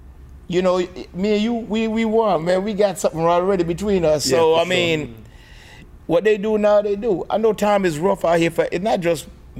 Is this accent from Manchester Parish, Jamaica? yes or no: yes; Manchester Parish, Jamaica; I came from Manchester, Jamaica. When you say Jamaica, the average person think of Kingston.